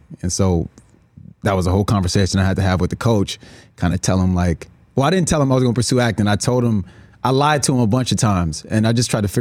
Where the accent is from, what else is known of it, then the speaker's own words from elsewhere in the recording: Chicago, Illinois, United States; Because I'm from Chicago.